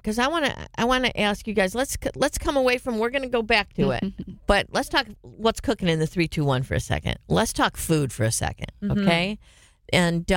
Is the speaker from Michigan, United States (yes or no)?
yes; Detroit, Michigan, United States; And I'm from Detroit. So. Most of the time, I want that square Detroit pizza